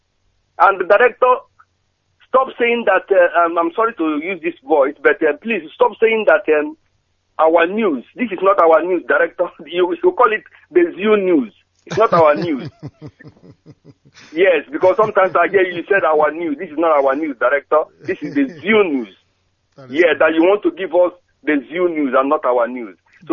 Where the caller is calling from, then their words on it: Norway; consider yourself as a failure if you are in Norway. I'm speaking from Norway.